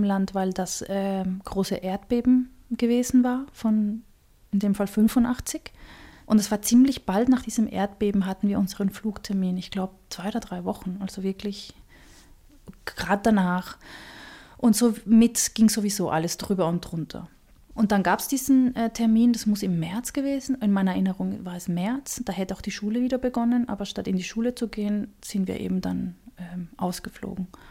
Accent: Chile; Also in meiner Heimatstadt gibt es auch viele Tauben. Und die sind nahe am Meer, weil in Chile alles nahe am Meer ist.

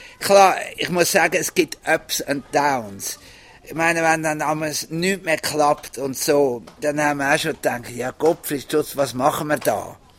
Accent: Zurich, Switzerland; wir sind Zürcher gewesen, auch wenn es Wallis gewohnt hat, für mich war Zürich der Dings gewesen. Und Zürich habe ich in- und auswendig gehabt.

